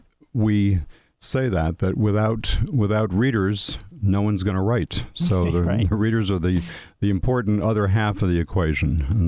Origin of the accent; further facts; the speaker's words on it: Port Jervis, New York, United States; I actually did a show here when I was a Cub Scout because I grew up in Port Jervis.